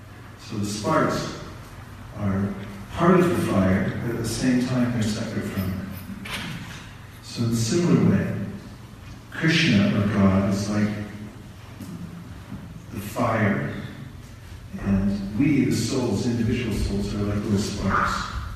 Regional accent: California, United States; I'm from California.

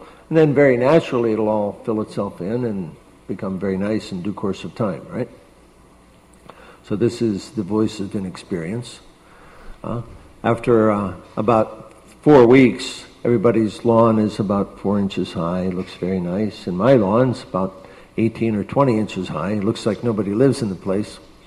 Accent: Detroit, Michigan, United States; born there; Oh, by the way, I'm not from Russia. I'm born in Detroit, and was born again in this remote corner of the world

